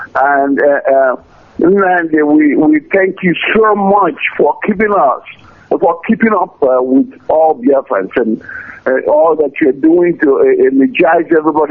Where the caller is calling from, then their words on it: Los Angeles, California, United States; I'm calling from Los Angeles.